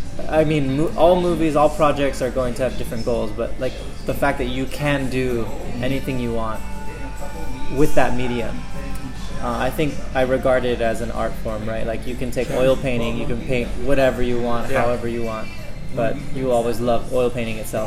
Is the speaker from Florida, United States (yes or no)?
no; San Diego, California, United States; born there; I was born in San Diego, and in the spring or the fall was like the perfect time in the morning